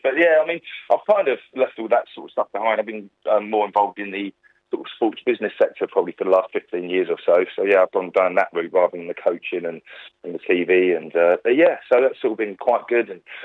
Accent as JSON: {"language": "English", "town": "Twickenham", "region": "London", "country": "United Kingdom", "tie": "born or raised there", "said": "I grew up in Twickenham"}